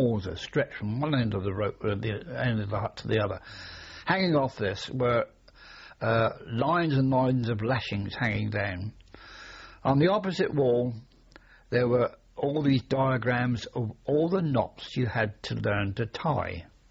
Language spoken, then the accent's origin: English; Reading, South East England, United Kingdom; we came from the Reading area, and a lot of the lads were rural lads.